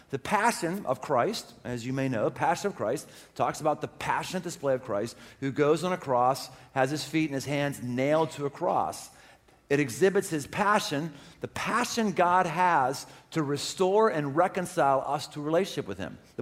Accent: Pittsburgh, Pennsylvania, United States; Now, having been from Pittsburgh, born and bred in Pittsburgh for 30 years, and now a Bengals fan, I might add, I have a broad perspective.

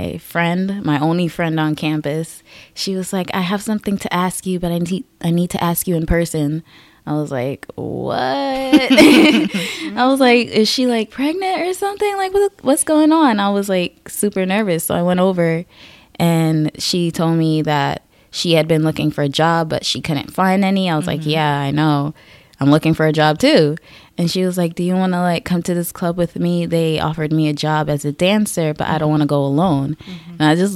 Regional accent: Bronx, New York, United States; Well, I'm from New York, mm-hmm. the Bronx, more specifically.

